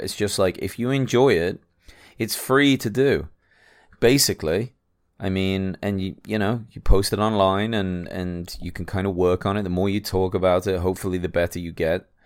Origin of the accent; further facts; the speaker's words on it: England, United Kingdom; Maybe that's because I'm English. We have chips.